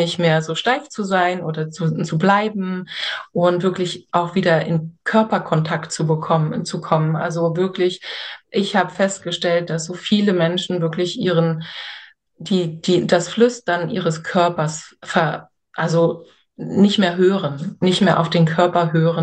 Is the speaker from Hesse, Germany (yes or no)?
no; Berlin, Germany; born there; ich bin ja in Berlin in Friedrichshain geboren, also ein Kind des Ostens